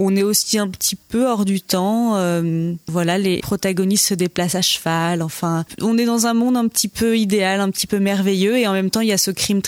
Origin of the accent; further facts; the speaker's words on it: La Perrière, Normandy, France; J'ai grandi à La Perrière, dans le Perche, dans l'Orne.